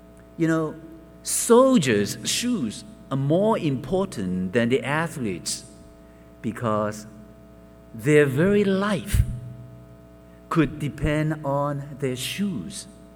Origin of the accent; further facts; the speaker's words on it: Hong Kong; it was not like that when I was growing up in Hong Kong.